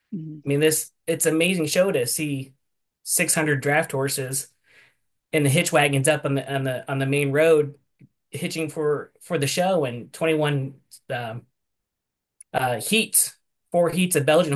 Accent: Springfield, Illinois, United States; I'm from Springfield, Illinois.

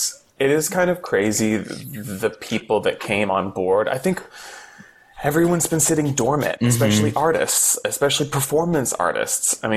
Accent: Texas, United States; We grew up together in Texas.

